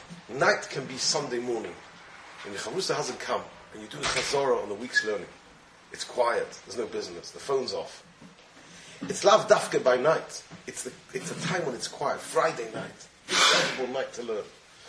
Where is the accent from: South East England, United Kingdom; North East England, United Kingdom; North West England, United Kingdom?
North East England, United Kingdom; Gateshead; But I come from Gateshead.